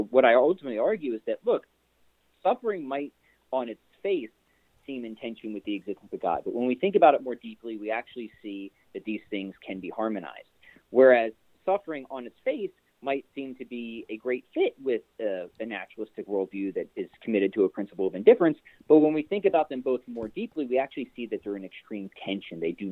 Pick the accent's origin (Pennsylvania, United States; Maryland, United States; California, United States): Pennsylvania, United States; Glenolden; now in Wisconsin, United States; I am originally Delco. I was born in Glen Olden.